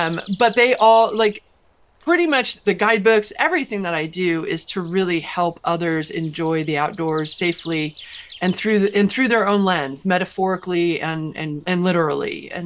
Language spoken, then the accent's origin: English; Midwest, United States; now in Arizona, United States; So I didn't grow up in Arizona. And when I was growing up in the Midwest